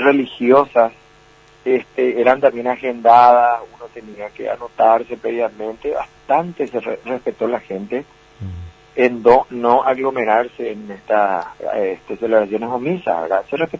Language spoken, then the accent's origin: Spanish; Paraguay; como los paraguayos nos caracterizamos por ser cariñosos